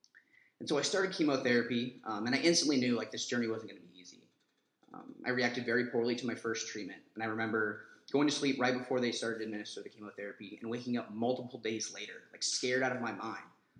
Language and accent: English; West Des Moines, Iowa, United States; I was born and raised a Christian in West Des Moines, Iowa.